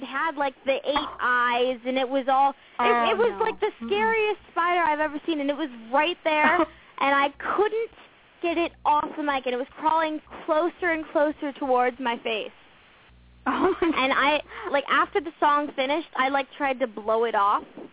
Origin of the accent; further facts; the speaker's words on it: Barrie, Ontario, Canada; which is a town near my hometown of Barrie, Ontario.